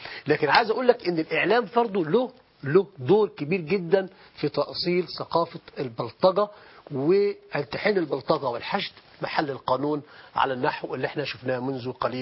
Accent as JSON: {"language": "Arabic", "country": "Egypt", "said": "هو في مشكلة عندنا في مصر دلوقتي"}